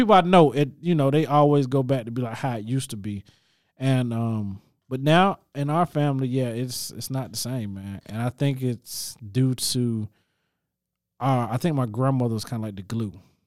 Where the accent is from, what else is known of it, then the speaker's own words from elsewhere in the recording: South Carolina, United States; I'm from South Carolina, from the country, and we would go. We'll visit grandma